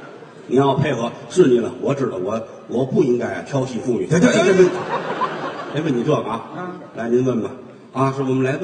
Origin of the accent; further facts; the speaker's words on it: Leting, Hebei, China; 我是一个土生土长的唐山烙亭县的人，